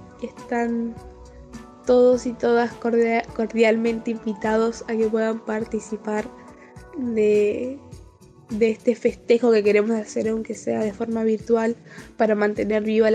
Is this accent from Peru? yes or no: no; Berazategui, Buenos Aires Province, Argentina; Soy de Berazategui, provincia de Buenos Aires.